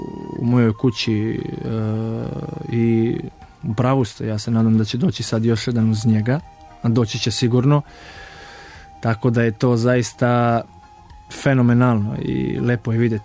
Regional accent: Lovćenac, Vojvodina, Serbia; mi smo oboje iz Lovćenca

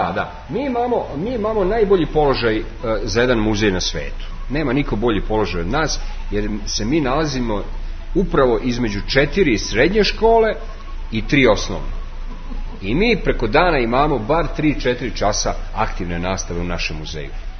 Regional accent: Serbia; kome i mi kao Srbi pripadamo, je li tako? Kao nebeski narod.

